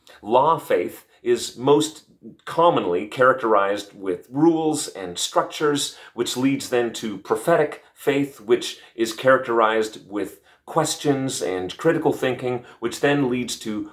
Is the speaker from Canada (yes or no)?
yes; Canada; The fact that I'm Canadian only means that I do this in a more charming, winsome, and less obnoxious way